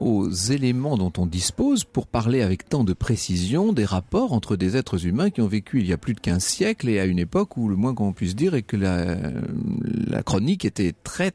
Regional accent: Poitiers, Nouvelle-Aquitaine, France; Je suis moi de Poitiers, donc j'ai été élevée dans le culte de Radegonde

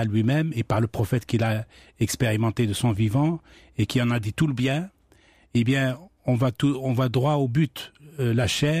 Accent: Algeria; Moi, dans ma jeunesse en Algérie

